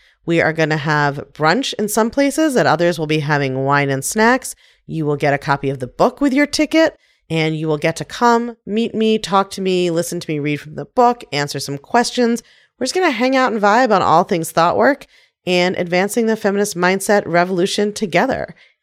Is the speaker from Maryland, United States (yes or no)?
yes; Baltimore, Maryland, United States; I grew up in Baltimore, actually, and I grew up in a family where everybody was very educated and had achieved a lot